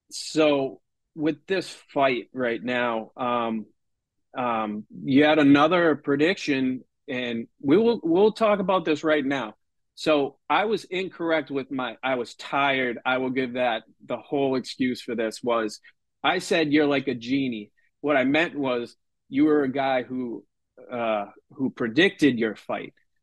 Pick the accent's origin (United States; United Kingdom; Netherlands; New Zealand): United Kingdom; Scotland; So, we're going a little Irish here. I'm Scottish